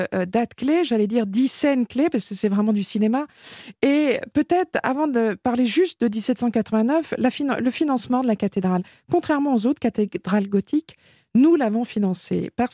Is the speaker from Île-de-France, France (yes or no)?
yes; Paris, Île-de-France, France; moved away as an adult; now in London, United Kingdom; l'énorme émotion que je ressentais en tant que Française et Parisienne, et la Française de l'étranger, puisque j'ai passé la moitié de ma vie maintenant à Londres